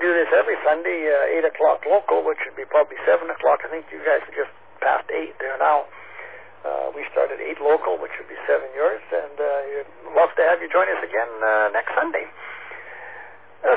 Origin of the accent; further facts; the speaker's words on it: Monterrey, Nuevo León, Mexico; now in Vancouver, Canada; I grew up in Mexico. When I left there, and the city was about 1 million. It's now around 10 million. Vancouver's kind of done the same thing as Monterey, where I grew up.